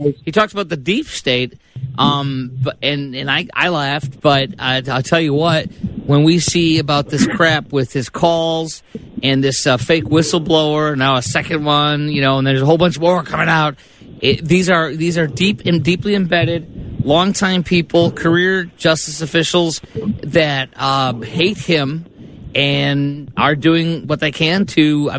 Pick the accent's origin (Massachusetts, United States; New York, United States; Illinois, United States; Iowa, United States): Illinois, United States; Chicago; you have the same accent I do from being from the great state of Illinois, but born and raised in Chicago, in the Chicagoland area